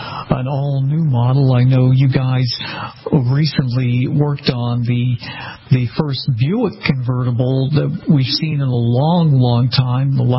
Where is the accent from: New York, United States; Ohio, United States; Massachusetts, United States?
Massachusetts, United States; Boston; and I'm from Boston, and this is an Acton, Massachusetts-based company, so it's from my home state.